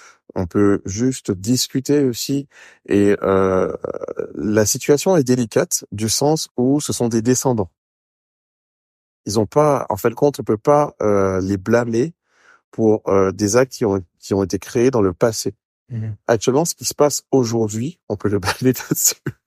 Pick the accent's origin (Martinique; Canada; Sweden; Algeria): Martinique; Mais avant d'être tout ça, nous sommes Martiniquais. Nous sommes effectivement, pour la plupart, enfin même quasiment tout le monde en vrai, descendants d'esclaves africains.